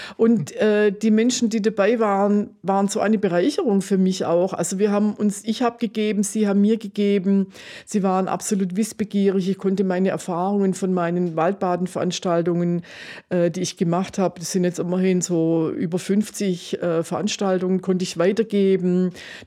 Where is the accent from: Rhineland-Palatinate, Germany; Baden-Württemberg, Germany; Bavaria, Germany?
Baden-Württemberg, Germany; Hechingen; Hechingen ist meine Heimatstadt, das ist so ein Zurückkommen zu den Wurzeln.